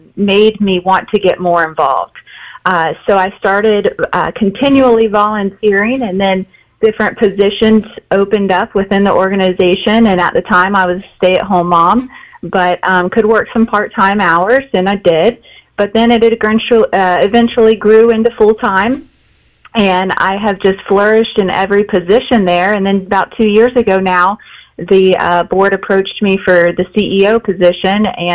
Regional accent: Fort Pierce, Florida, United States; So I'm born and raised in Fort Pierce, my father and grandfather, and then now I have my children there.

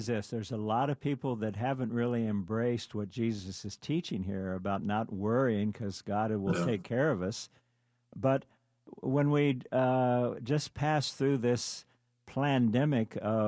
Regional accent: Germany; also born or lived in Turkey; I grew up living in Germany and Turkey. My dad was in the military.

